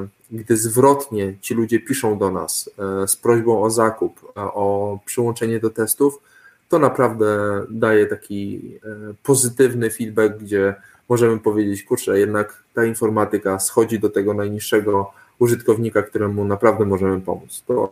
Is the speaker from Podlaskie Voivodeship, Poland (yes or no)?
yes; Podlaskie Voivodeship, Poland; ja pochodzę z Suwalszczyzny